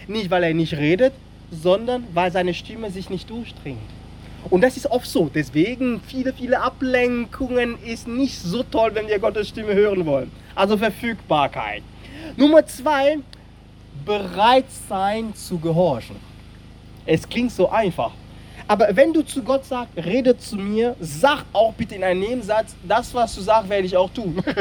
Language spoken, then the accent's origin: German; Cameroon; first language French; German is a second language; Nur, ich wusste, meine Eltern hatten kein Geld und Frankreich war naheliegend, denn die Sprache, meine Muttersprache ist Französisch.